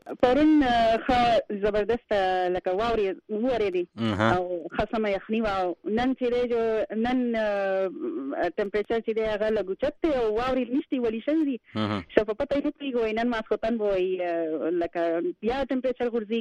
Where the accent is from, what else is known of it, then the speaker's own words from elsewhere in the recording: Karachi, Sindh, Pakistan; زما خو مور پلار د سواد دی، زه په کراچۍ کې پیدا لوی شوی یم